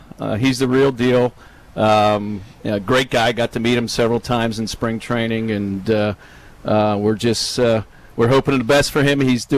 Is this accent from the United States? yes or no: yes; Pittsburgh, Pennsylvania, United States; Born and raised in Pittsburgh, grew up listening to you